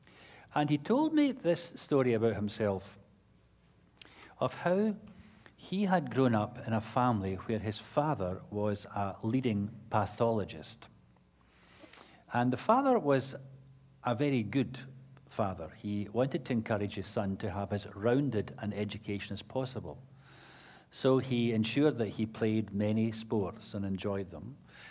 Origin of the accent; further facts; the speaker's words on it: Scotland, United Kingdom; Because I'm Scottish, people presume a great deal, including because I come from the nation that invented golf